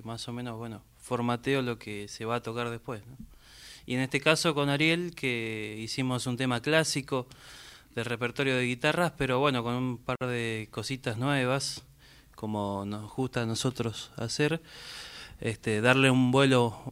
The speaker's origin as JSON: {"language": "Spanish", "town": "Morón", "region": "Buenos Aires Province", "country": "Argentina", "tie": "born there", "said": "No, yo soy nacido en Morón, en zona oeste."}